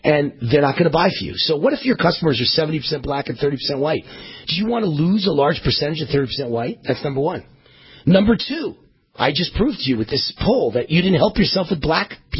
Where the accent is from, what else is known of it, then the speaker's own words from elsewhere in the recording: New York, United States; I grew up in New York. I spent lots of time on Wall Street.